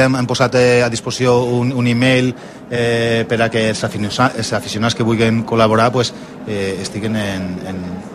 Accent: Valencian Community, Spain; Soc valencià, però visc a Catalunya.

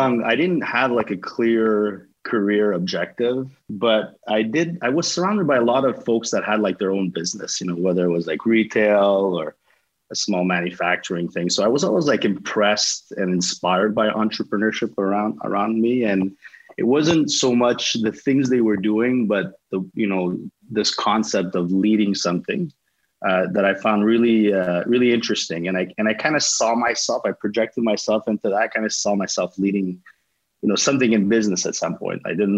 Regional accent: Montreal, Quebec, Canada; I'm from Montreal, East End Montreal. I would say I had a pretty happy childhood, you know, multi-ethnic, first-generation Canadian neighborhood, very family-oriented.

